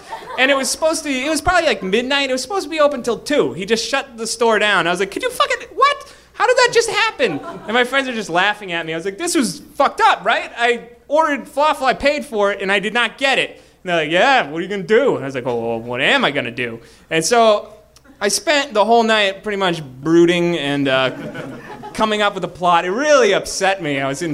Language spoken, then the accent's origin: English; Boston, Massachusetts, United States; I'm from Boston.